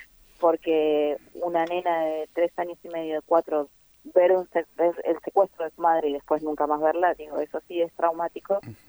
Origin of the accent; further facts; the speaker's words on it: Córdoba, Argentina; born there; Mi papá era cordobés, igual que mi mamá, y yo nací allá en Córdoba en el año 73